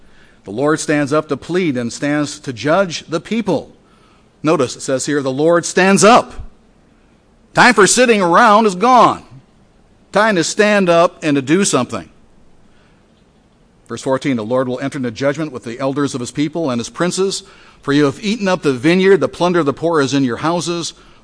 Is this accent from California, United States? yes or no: no; Detroit, Michigan, United States; You know, I'm a Detroiter, born and bred. I was not born in a suburb, I was born in Detroit. And I remember, I was born in 1952.